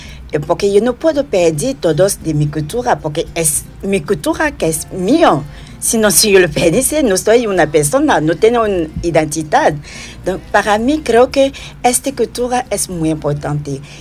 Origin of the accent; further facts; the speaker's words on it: Côte d’Ivoire; Es una persona negra, es una persona de mi tierra, porque África es mi tierra. No solo Costa de Marfil, sino toda África.